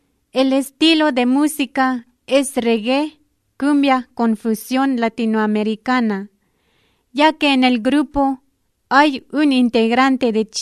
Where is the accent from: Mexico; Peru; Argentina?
Mexico; now in Barcelona, Spain; Los saludo desde Barcelona. … Soy mexicano